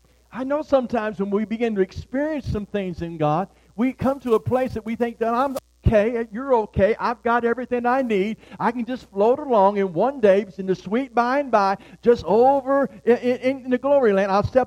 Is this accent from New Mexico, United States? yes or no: no; Detroit, Michigan, United States; I grew up in Detroit area, and in when I was growing up, you could sleep out on the porch